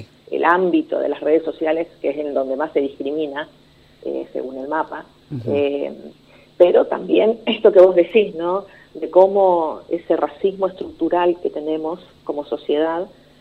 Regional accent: Argentina; ese racismo estructural que tenemos como argentinos

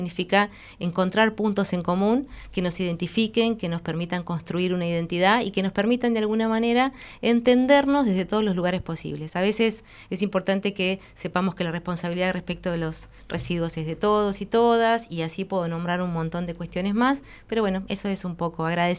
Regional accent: Viedma, Río Negro, Argentina; Yo soy de Viedma y no es que esto sea un mérito o me distinga.

